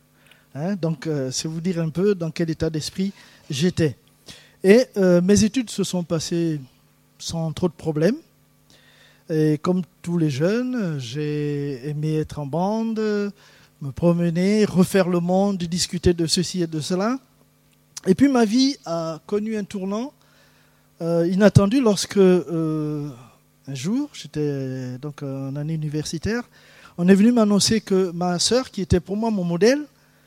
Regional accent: Gabon; je suis né et j'ai grandi au Gabon où j'ai eu une enfance, une adolescence et une jeunesse que je qualifie de gaie et joyeuse. Dans une famille catholique

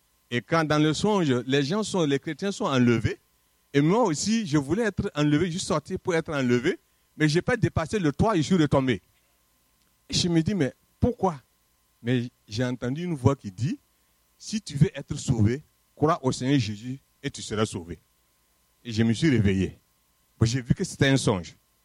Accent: Burkina Faso; Je suis originaire du Burkina Faso

